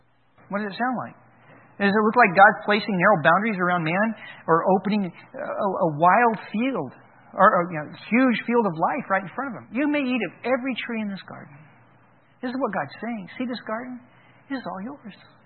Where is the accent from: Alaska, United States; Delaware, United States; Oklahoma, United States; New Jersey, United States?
Oklahoma, United States; Yeah, I grew up in Oklahoma. I know that.